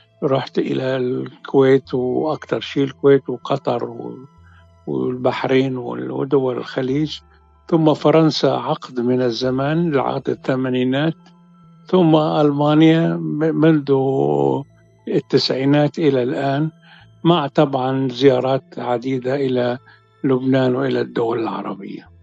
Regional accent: Alexandria, Alexandria Governorate, Egypt; moved away as an adult; also born or lived in Cairo / Beirut; الوالدين لبنانيين لكن كانوا عايشين في مصر، ولذلك ولدت في الإسكندرية ونشأت في الإسكندرية لغاية مرحلة الثانوية العامة، وبعد البكالوريا توجهت إلى القاهرة ودرست في معهد السينما في القاهرة، فعشت في الإسكندرية 17 سنة وفي القاهرة 5 وثم بيروت

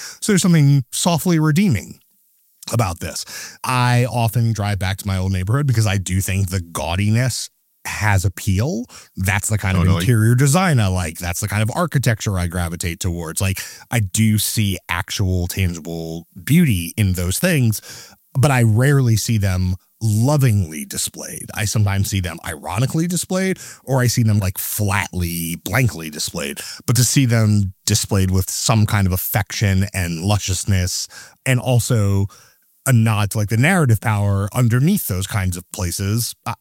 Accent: Sheepshead Bay, New York, United States; also born or lived in Mill Basin; I grew up in Sheepshead Bay, which is adjacent to Brighton Beach. And then the mansion in that film is in Mill Basin, which is where I spent my teenage years.

